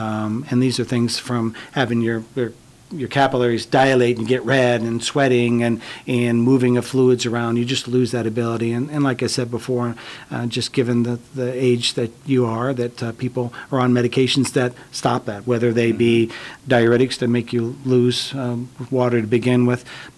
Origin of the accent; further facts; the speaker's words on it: Omaha, Nebraska, United States; I grew up in Omaha, and, you know, the Kearney to me is about the break point where we start to feel the humidity